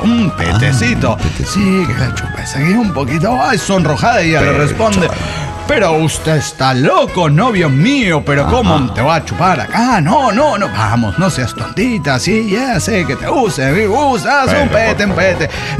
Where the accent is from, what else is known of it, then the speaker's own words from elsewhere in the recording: Tarija, Bolivia; de Guadalquivir, Tarija, Bolivia